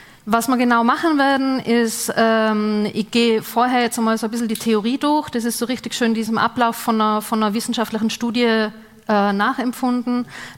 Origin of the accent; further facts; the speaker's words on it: Vienna, Austria; now in Karlsruhe, Germany; ich bin ursprünglich aus Wien, ich wohne seit 2 Jahren in Karlsruhe, ich bin hergezogen, weil ich mein Doktorat hier am KIT mache